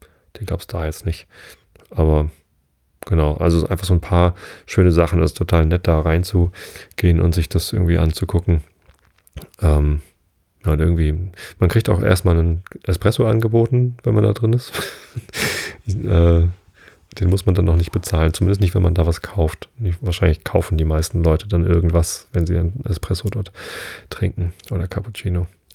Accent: Hamburg, Germany; ja, wir kommen aus Hamburg und kennen den Laden

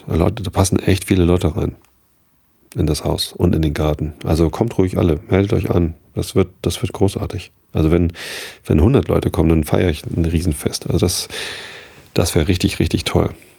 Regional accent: Visted, Germany; also born or lived in Hamburg; Ich habe natürlich irgendwie vor meiner Jugend nie in Hamburg gewohnt. Ich bin zwar in Hamburg geboren, Krankenhaus Maria Hilf in Harburg, um genau zu sein. Hab dann aber halt immer in Visted gewohnt.

